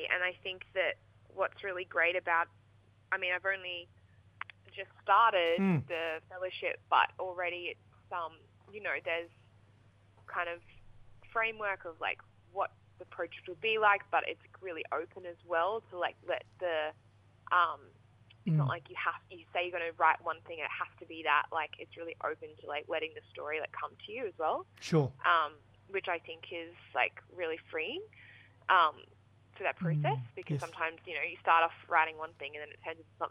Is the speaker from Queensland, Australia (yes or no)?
yes; Brisbane, Queensland, Australia; now in Sydney, Australia; So I moved to Sydney 12 months ago because I'm from Brisbane.